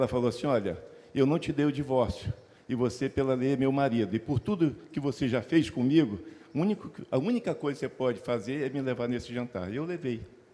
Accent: Roraima, Brazil; Eu sou roraimense, do interior.

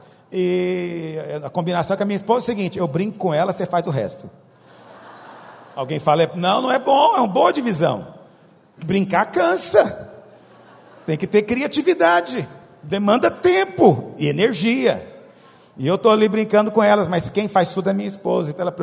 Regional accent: Goiás, Brazil; Eu sou goiano, então minha mãe jamais chama ela de você.

